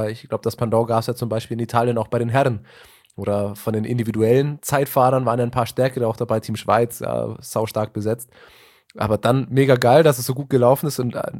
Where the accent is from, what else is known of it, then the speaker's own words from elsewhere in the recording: Munich, Bavaria, Germany; als Münchner kennt man das.